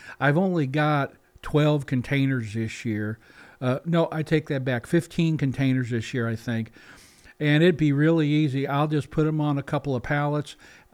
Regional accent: Missouri, United States; Now, we grew up in Missouri where we had thunderstorms pretty regularly

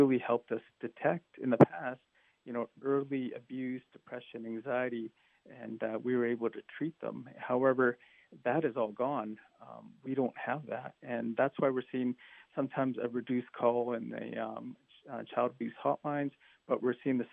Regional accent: Canada; moved away as an adult; now in El Paso, United States; Initially, I was raised in Canada, and I worked there as a therapist until, I changed careers and went into medicine.

